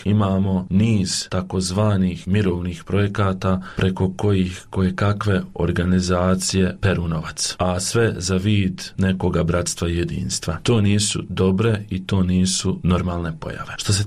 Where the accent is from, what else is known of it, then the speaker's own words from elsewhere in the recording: Prozor, Federation of Bosnia and Herzegovina, Bosnia & Herzegovina; also born or lived in Rumboci; Ja sam inače rodom iz općine Prozorama, živio sam u selu Rumboci, a poslije sam se preselio sa roditeljima i bratom u Prozor. To je bilo taman negdje kada sam trebao krenuti u 8. razred